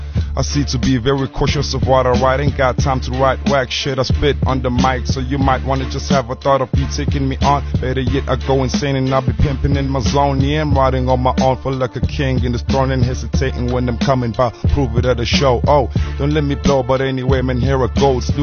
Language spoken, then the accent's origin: English; Durban, KwaZulu-Natal, South Africa; I come from Durban.